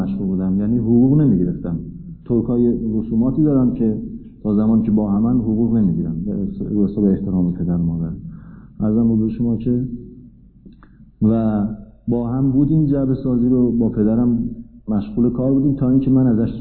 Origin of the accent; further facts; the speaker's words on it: Tehran, Tehran Province, Iran; دارای دو برادر و چهار خواهر هستم و در یک خانواده متوسطم به دنیا اومدم، در میدان شوش تهران محله باقادری و تا کلاس 8 ابتدایی هم درس خوندم.